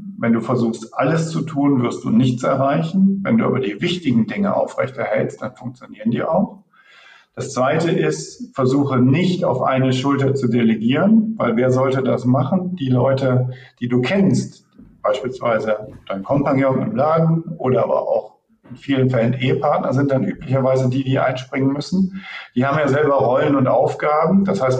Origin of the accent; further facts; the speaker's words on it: Wuppertal, North Rhine-Westphalia, Germany; ich komme ja aus Wuppertal